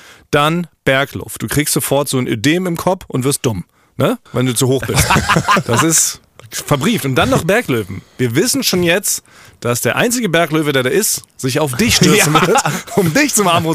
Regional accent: Schleswig-Holstein, Germany; born there; geboren in Dithmarschen

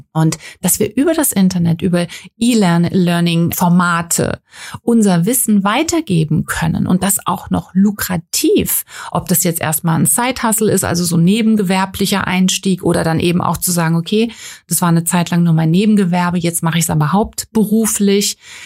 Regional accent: Limburg an der Lahn, Hesse, Germany; Jetzt von uns, wir kommen ja aus Limburg an der Lahn

